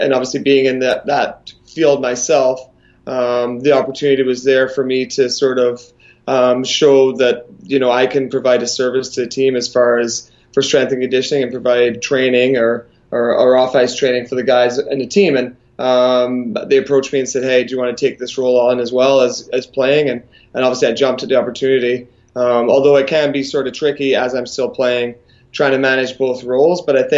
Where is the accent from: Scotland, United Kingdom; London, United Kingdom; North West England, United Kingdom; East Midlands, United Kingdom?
Scotland, United Kingdom; I grew up in Scotland, going back into the early 90s, played hockey over there growing up.